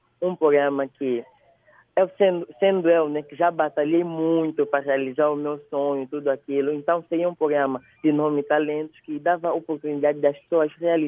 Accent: Angola; como angolano é um pouquinho tímido

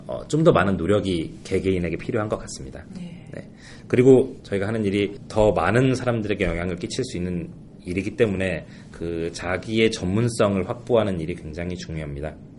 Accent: South Korea; moved away as an adult; 저도 한국에서 태어나서 그냥 한국에서 30년을 자랐지만

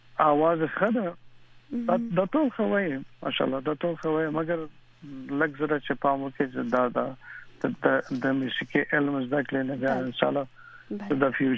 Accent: Kabul, Afghanistan; now in United States; زما مورنۍ ژبه پښتو ده مګر څنګه چې په کابل کې لوي شو په مکتب کې دا ټول فارسی

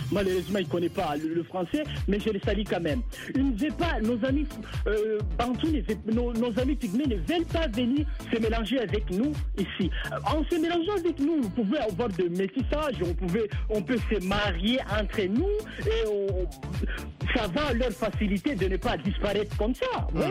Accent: Burundi; beaucoup de fois, je me rends dans des villages ici chez nous au Burundi

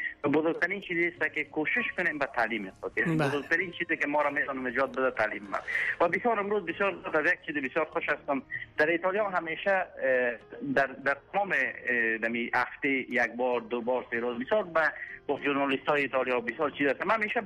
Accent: Afghanistan; now in Italy

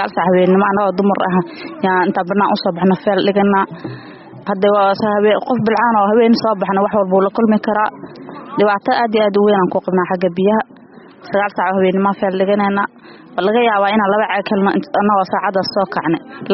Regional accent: Kismayo, Lower Juba, Somalia; moved away; waxaan ka soo barakacay Jubbada Hoose, gaar ahaan magaalada Kismaayo.

